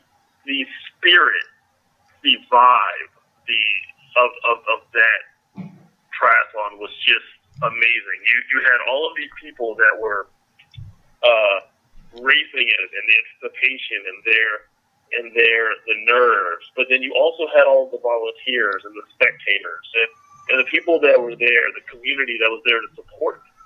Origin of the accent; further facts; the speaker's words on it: Richmond, Virginia, United States; So the closest one to me, I'm from Richmond, Virginia.